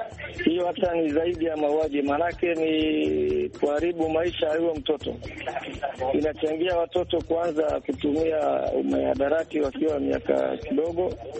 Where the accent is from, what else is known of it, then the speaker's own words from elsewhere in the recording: Tana River County, Kenya; Mimi natoka sehemu za Kenya Coast, mahali naitwa Tana River.